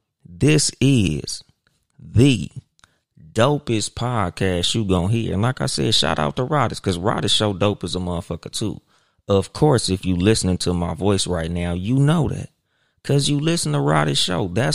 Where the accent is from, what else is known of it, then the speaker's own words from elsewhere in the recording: Compton, California, United States; accent: West Coast; the perspectives is from me, myself … from Compton, California. So, of course, by my accent, by the beat that you hear playing in the background, it's going to be some West Coast shit.